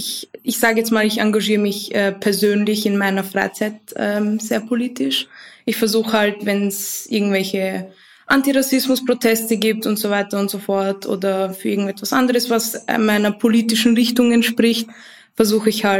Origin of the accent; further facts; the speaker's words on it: Vienna, Austria; Ja, ich komme aus Wien. Ich bin auch hier geboren, meine Eltern nicht. Also ich komme aus einer Migrantinnenfamilie.